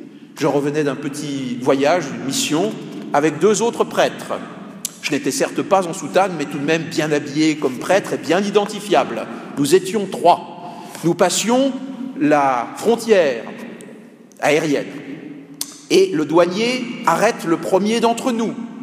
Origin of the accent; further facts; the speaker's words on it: France; nous sommes français, nous sommes prêtres du diocèse de Paris.